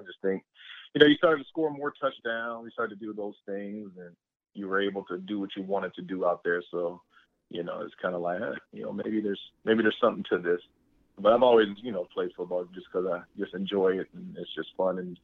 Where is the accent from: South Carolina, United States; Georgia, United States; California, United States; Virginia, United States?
Georgia, United States; growing up in Georgia, you just heard that name, the Bailey family